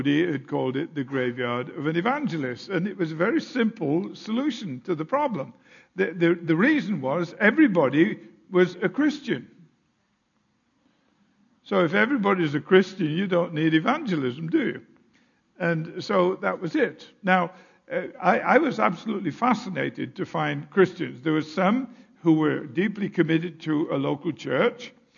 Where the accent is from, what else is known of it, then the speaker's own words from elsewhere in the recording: United Kingdom; He being Italian and I being British